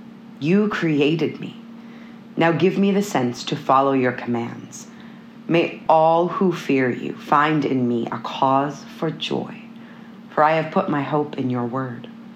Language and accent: English; Alexandria, Minnesota, United States; I am from Alexandria, Minnesota.